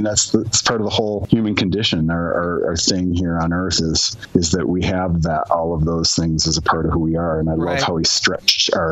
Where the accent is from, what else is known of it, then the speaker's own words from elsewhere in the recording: Chicago, Illinois, United States; born there; also born or lived in upstate New York / Michigan; I'm not. I was born in Chicago. My family moved around all over upstate New York, a couple different places in Illinois. We lived in a small town in upper Michigan, right across from the Thumb.